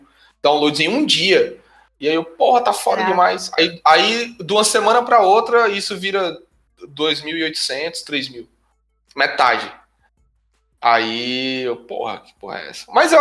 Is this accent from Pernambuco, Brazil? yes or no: no; Fortaleza, Ceará, Brazil; gente lá de Fortaleza, que é a minha cidade natal, onde eu distribuía o fanzine